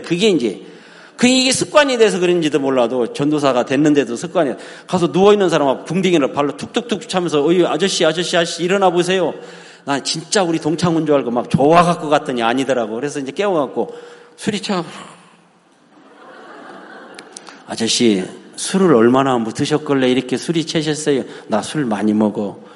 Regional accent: Daejeon, South Korea; 제가 고향이 대전이 아주 토백인데, 충청도 토백에.

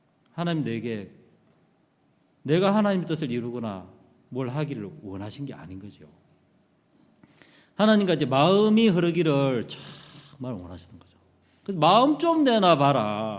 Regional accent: Yangsan, South Gyeongsang, South Korea; 할아버지 사시던 곳이 경남 양산인데 어릴 때 거기서 지냈어요.

